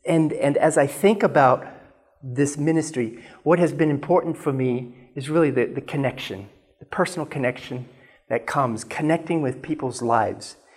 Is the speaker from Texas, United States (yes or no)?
no; Virginia, United States; moved away as an adult; now in Europe; I am originally from America, in Virginia, but I've lived in Europe now almost 25 years.